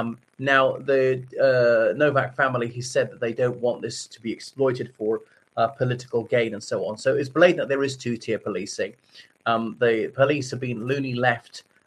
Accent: Ireland; from Ireland.

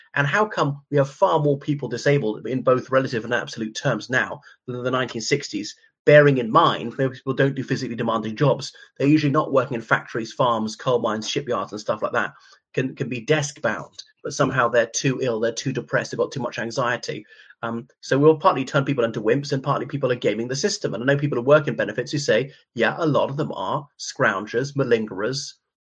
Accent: Ireland; from Ireland.

